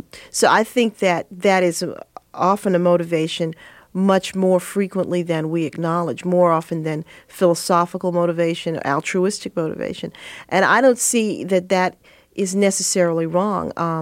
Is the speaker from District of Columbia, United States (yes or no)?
yes; Washington, District of Columbia, United States; but that were in, of all places, my hometown of Washington, which seemed to me at that time the most unglamorous, unexciting place on earth.